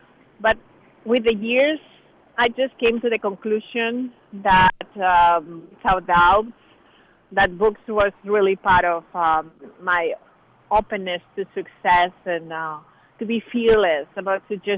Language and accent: English; Valencia, Valencian Community, Spain; also born or lived in Madrid; I was born in Valencia in Spain, and I studied in Madrid.